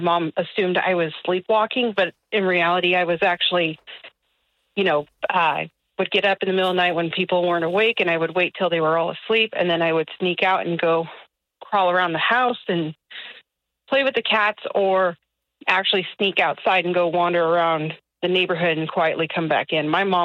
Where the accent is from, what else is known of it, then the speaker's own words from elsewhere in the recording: California, United States; Don't I help? I'm from California.